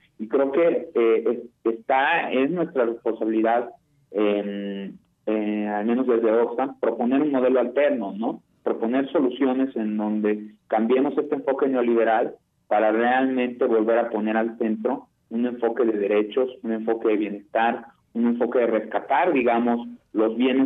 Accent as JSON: {"language": "Spanish", "country": "Mexico", "said": "está en el interés de todos como mexicanos, ¿no?"}